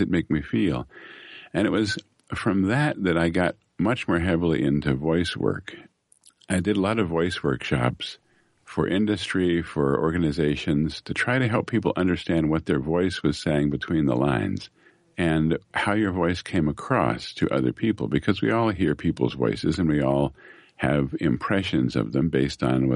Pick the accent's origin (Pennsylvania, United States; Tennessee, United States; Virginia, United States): Virginia, United States; Possum Hollow; I grew up in Possum Hollow, Virginia, population 24. It's now 23. Actually, it's now a ghost town because nobody lives there.